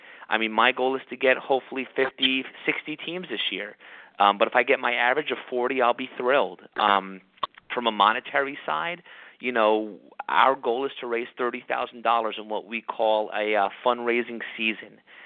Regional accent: Parsippany, New Jersey, United States; So I'm a Parsippany guy myself. I was born and raised there. I grew up in Parsippany in Troy Hills Village.

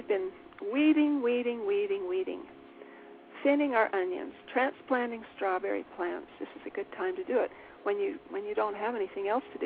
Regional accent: Utah, United States; around here, we're from Utah

